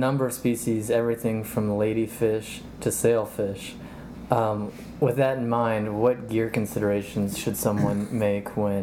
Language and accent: English; California, United States; So, I'm from California.